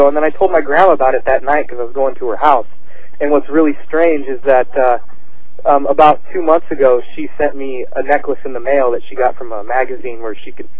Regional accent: Nebraska, United States; I'm from Nebraska

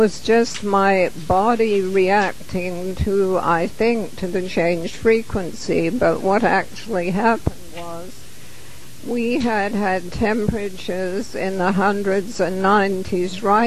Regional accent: England, United Kingdom; now in Santa Barbara, United States; when I was in England, and I grew up in England.

